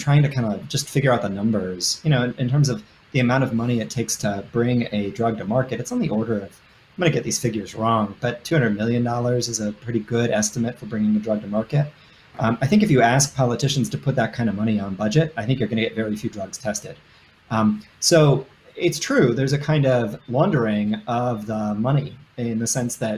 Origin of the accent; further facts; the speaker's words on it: Michigan, United States; including right here in my home state of Michigan